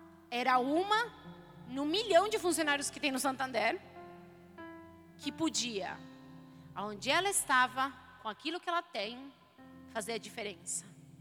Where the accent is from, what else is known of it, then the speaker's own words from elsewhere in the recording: Argentina; accent: Argentine; Portuguese is a second language; eu sou argentina e eu tô aqui falando. E errei várias palavras. E cada vez que eu falo uma palavra errada, eu penso assim, ai meu Deus, alguém tá rindo porque eu tenho sotaque